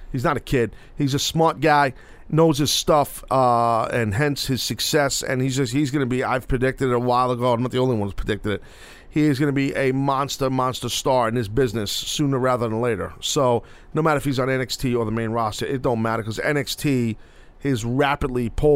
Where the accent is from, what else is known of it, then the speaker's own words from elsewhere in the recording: New York City, New York, United States; I do miss that buzz of walking out in front of a New York City crowd, my hometown crowd.